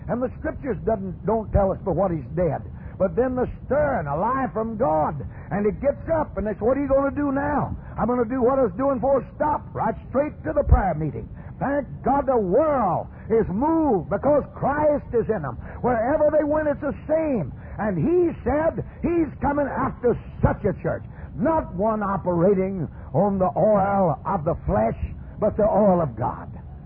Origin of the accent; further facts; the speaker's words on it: Texas, United States; born there; also born or lived in Pacific; I was born in Texas. I grew up in the Pacific.